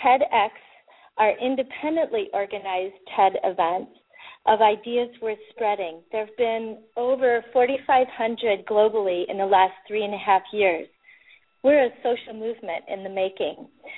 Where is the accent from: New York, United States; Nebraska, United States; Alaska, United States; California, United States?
Alaska, United States; Homer; I'm from Homer, Alaska.